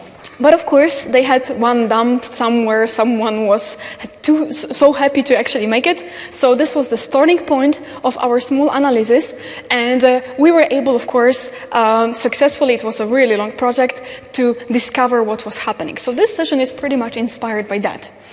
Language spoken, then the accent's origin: English; Poland; As you probably know, as I said, I'm from Poland.